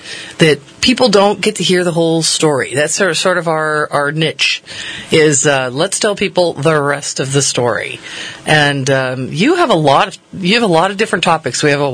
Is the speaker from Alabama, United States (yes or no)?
no; Connecticut, United States; now in Reading, United States; grew up in Connecticut, and I wound up in Reading.